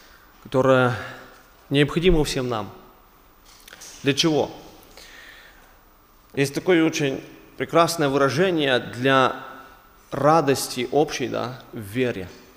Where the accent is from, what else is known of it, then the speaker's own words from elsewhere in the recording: Luhansk Oblast, Ukraine; now in Volyn, Ukraine; Я родом из Луганской области. Дал Господь посетить вас, жена Оля, двое деток имеем. Живем сейчас на Волыне. Вот так, коротко. Недалеко от Нововолынска.